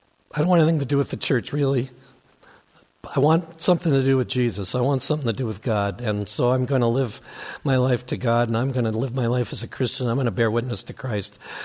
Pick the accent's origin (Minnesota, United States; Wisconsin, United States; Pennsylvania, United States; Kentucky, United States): Minnesota, United States; The church I grew up in Minnesota was really dysfunctional. Still is.